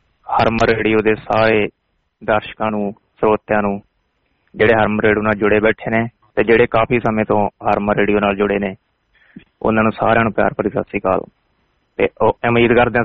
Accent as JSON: {"language": "Punjabi", "town": "Sri Muktsar Sahib", "region": "Punjab", "country": "India", "moved": "yes", "lives_now": "Melbourne, Australia", "said": "India ਤੋਂ ਜੀ ਅਸੀਂ ਪੰਜਾਬ ਤੋਂ ਸ਼੍ਰੀ ਮੁਕਤਸਰ ਸਾਹਿਬ ਡਿਸਟ੍ਰਿਕਟ ਤੋਂ ਬਿਲੋਂਗ ਕਰਦੇ ਹਾਂ ਜੀ, ਖਾਸ ਹੀ ਛੋਟਾ ਜਿਹਾ ਪਿੰਡ ਆ ਜੀ ਨਾਲ ਤੇ, ਪਰ ਅਸੀਂ ਕਾਫੀ ਸਮਾਂ ਪਹਿਲਾਂ ਅਸੀਂ ਮੁਕਤਸਰ ਸ਼ਹਿਰ ਦੇ ਵਿੱਚ ਸ਼ਿਫਟ ਹੋ ਗਏ ਸੀ ਤੇ ਉਸ ਤੋਂ ਬਾਅਦ ਨਾਲ ਦੀ ਨਾਲ ਹੀ ਅਸੀਂ ਇੱਧਰ ਆਸਟ੍ਰੇਲੀਆ ਮੈਲਬਰਨ ਆ ਗਏ।"}